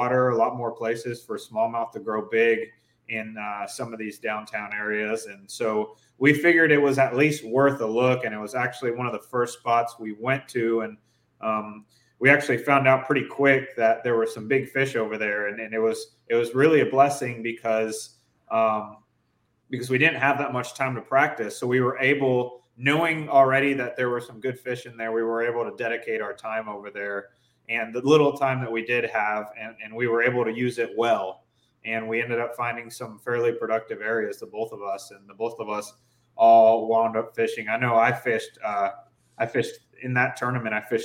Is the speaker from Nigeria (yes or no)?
no; Puerto Rico; a lot of people don't know that I was born in the Caribbean. Where at? I'm Puerto Rican.